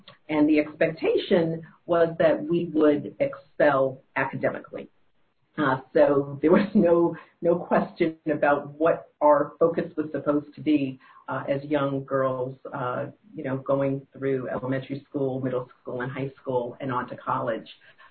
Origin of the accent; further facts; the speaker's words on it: Boston, Massachusetts, United States; my formative years where I grew up in Boston, where I lived before going to University of Pennsylvania in Philadelphia